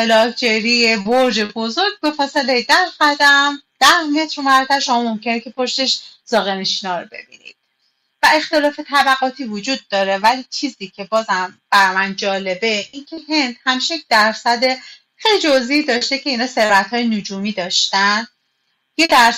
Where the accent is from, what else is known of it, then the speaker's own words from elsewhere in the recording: Iran; moved away as an adult; گفتم که نه من مستقیم از ایران اومدم